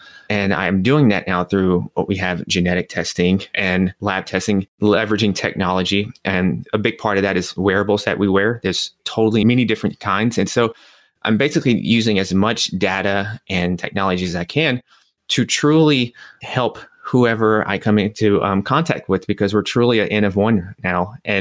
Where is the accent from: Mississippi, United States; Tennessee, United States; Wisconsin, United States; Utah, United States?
Tennessee, United States; Nashville; because I'm from Nashville, Tennessee, and New York City. Those are two totally different places.